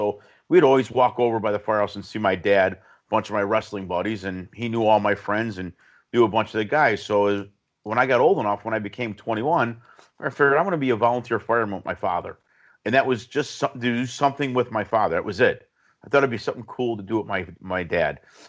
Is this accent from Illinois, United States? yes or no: yes; Chicago, Illinois, United States; also born or lived in Glen Ellyn; my dad, we moved from Chicago to the suburbs, a suburb called Glen Ellen, about 40 minutes, 45 minutes west of Chicago, straight west.